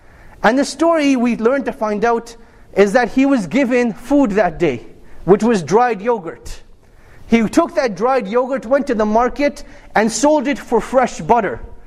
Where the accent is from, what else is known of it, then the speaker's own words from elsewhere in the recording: Canada; I mean, literally speaking, I came from Canada.